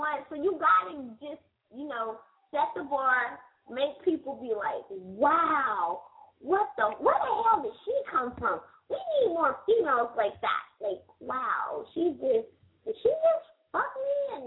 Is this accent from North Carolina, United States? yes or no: yes; North Carolina, United States; No, I'm from North Carolina, but I have a big fan base up there.